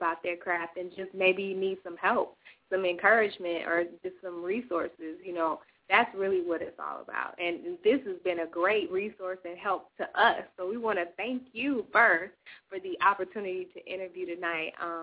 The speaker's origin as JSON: {"language": "English", "town": "Atlanta", "region": "Georgia", "country": "United States", "tie": "born or raised there", "said": "Atlanta's been great to us, and I'm born and raised in Atlanta. We love it here."}